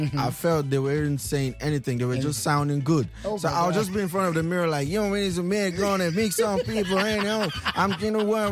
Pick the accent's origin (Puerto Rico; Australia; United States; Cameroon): Cameroon; Bamenda, North-West Region; also born or lived in Sok; So I was born in Sok. Went to Bamenda when I was 5, so I wasn't, I kind of understand Banso a little bit. So I went to Bamenda, grew up, but I'm from the Com native